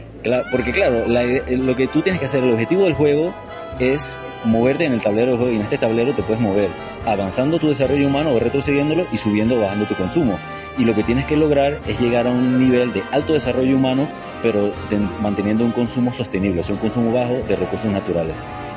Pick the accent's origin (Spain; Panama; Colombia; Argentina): Panama; soy de Panamá.